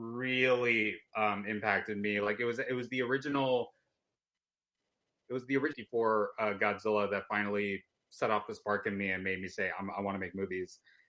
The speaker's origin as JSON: {"language": "English", "town": "Chicago", "region": "Illinois", "country": "United States", "tie": "born or raised there", "said": "Growing up in Chicago, yeah, I mean, you do have that feeling of, like, being the token Indian in school. But I loved growing up in Chicago."}